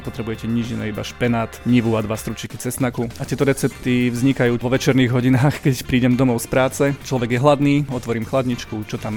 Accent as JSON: {"language": "Slovak", "town": "Rimavská Sobota", "region": "Banská Bystrica Region", "country": "Slovakia", "tie": "born or raised there", "said": "Ja pochádzam z Rimavskej Soboty, respektíve 4 km od Rimavskej Soboty máme dom na takej samote medzi 4 kopcami, takže v prírode ja som vyrastal úplne že v lese so srnkami a s líškami."}